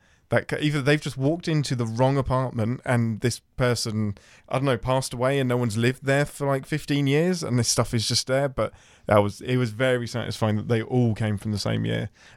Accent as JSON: {"language": "English", "region": "England", "country": "United Kingdom", "lives_now": "Nashville, United States", "said": "Oh, I'm an Englishman in Nashville."}